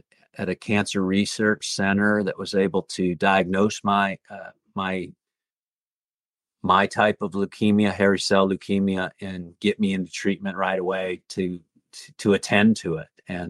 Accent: United Kingdom; accent: British; at the end of the day, I'm never going to get hired for my British accent, am I?

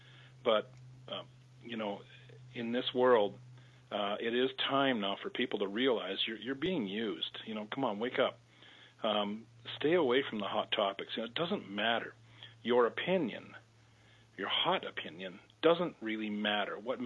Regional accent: Canada; Well, I'm a Canadian

